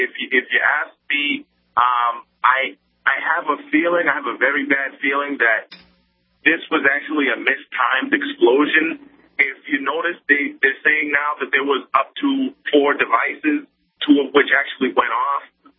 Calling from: Boston, Massachusetts, United States; Okay, just to let you guys know, I'm calling from the Boston area.

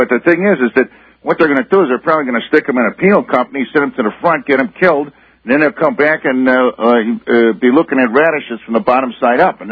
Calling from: Chicago, Illinois, United States

